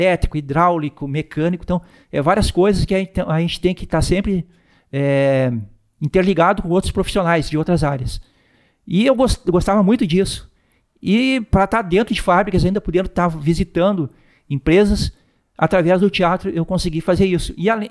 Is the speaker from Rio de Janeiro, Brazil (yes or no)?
no; Porto Alegre, Rio Grande do Sul, Brazil; also born or lived in Recife / Brasília / São Paulo / Curitiba; Eu sou gaúcho, daqui de Porto Alegre. Morei em várias cidades do Brasil. Já morei no Nordeste, em Recife, morei em Brasília, São Paulo, Curitiba e outras cidades menores também.